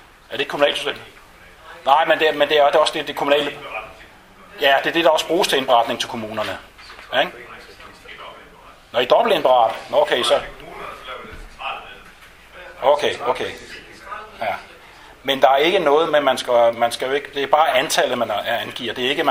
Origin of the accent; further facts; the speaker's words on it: Humlebæk, Capital Region of Denmark, Denmark; Humlebæk, hvor jeg kommer fra